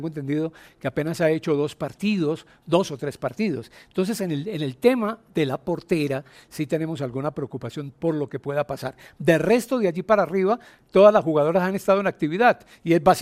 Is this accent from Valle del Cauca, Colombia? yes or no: yes; Cali, Valle del Cauca, Colombia; Claro, un saludo para Cali, que es mi patria chica, la ciudad de Cali.